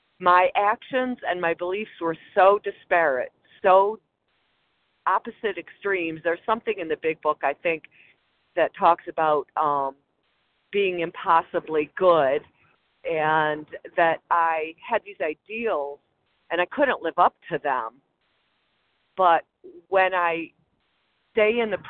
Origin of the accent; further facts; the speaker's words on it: Michigan, United States; from Michigan.